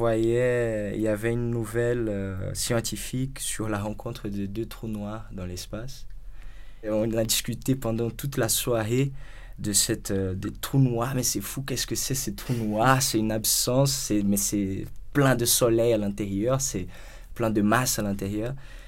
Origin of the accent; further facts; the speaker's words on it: Rio de Janeiro, Brazil; now in Paris, France; je viens du Brésil, à Rio de Janeiro.